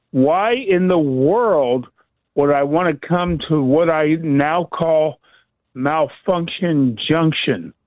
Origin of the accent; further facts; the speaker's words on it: Youngstown, Ohio, United States; And I am too. I grew up in Youngstown.